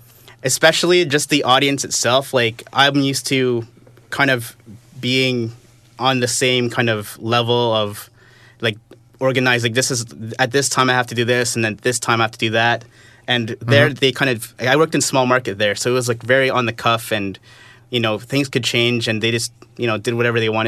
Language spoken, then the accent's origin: English; Canada; now in Dubai, United Arab Emirates; I'm from Canada, but I actually did work in the Philippines when I was doing my internship for a very short time. And I came back to Canada, and I worked in radio there for a few years, and then now I'm here in Dubai.